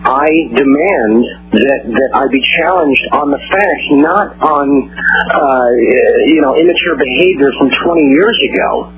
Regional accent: United States; I am an American citizen that loves my country.

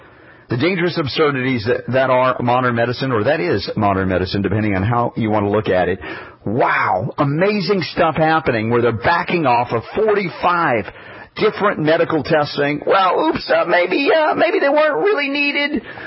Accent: United States; as a young man growing up in America, growing up and having a religion, that of my birth being Judaism

